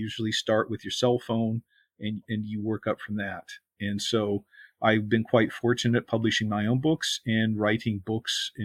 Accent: Vancouver, Washington, United States; born there; I was born in the Pacific Northwest, Vancouver, Washington, actually. I come from kind of typical middle American blue collar background.

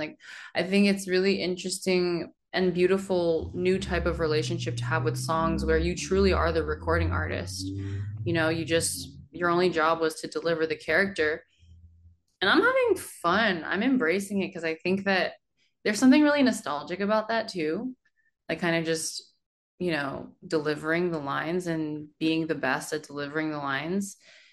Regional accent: United States; because, you know, I'm Korean American, and as much as K-pop has been so formative to me and who I am

